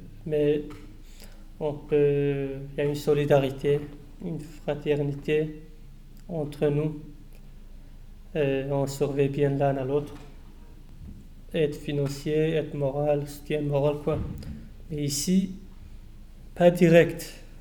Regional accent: Turkey; now in France; Et je viens de la Turquie, il n'y a que du soleil, même l'hiver, un climat comme ça, j'ai quitté pour venir en France

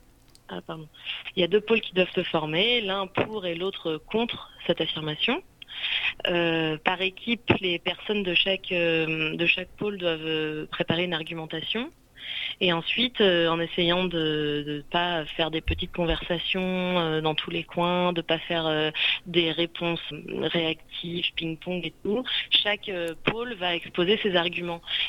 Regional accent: Tours, Centre-Val de Loire, France; Parce que moi, je suis de Tours, du coup.

